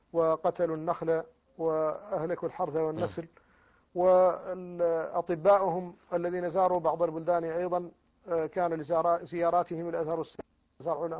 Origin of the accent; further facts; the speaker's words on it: Mauritania; وقد دعونا لقطع العلاقة القائمة بين بلادنا موريتانيا مع الكيان الصهيوني